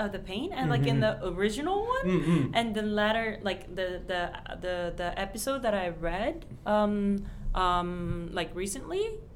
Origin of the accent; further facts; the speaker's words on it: Tokyo, Japan; English is a second language; Well, I'm from Japan, here in Tokyo.